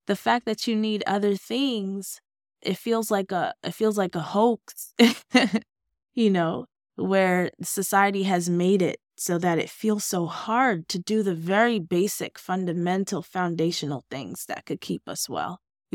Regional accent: New York, United States; also born or lived in Oakland / Chicago / Los Angeles; now in Orlando, United States; I'm born and raised in New York, lived in Oakland, lived in Chicago, lived in LA. Now I live in Orlando.

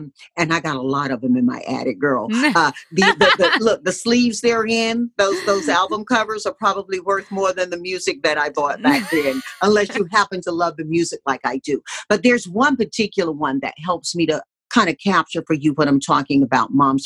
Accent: Deep South, United States; But growing up in the Deep South, Mom taught us

